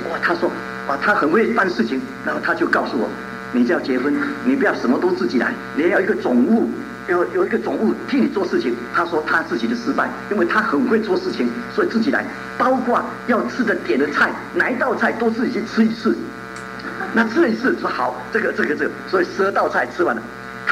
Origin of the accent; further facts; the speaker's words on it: Taiwan; 我是从台湾来的背景